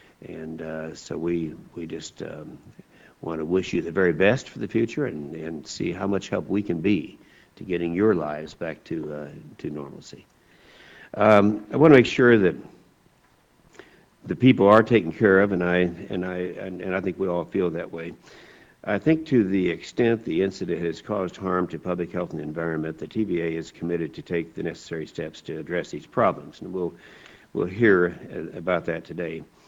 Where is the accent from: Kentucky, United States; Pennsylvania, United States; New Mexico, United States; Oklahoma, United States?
Oklahoma, United States; closer to some of these things that we'll be talking about during the course of this hearing than I am from Oklahoma.